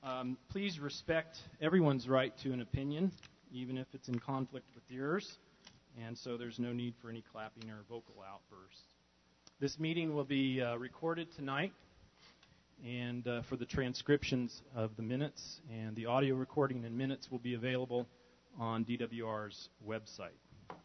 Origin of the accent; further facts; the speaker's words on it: Hooper, Utah, United States; I'm the chair of the Northern RAC, and I represent the non-consumptive user, and I'm from Hooper.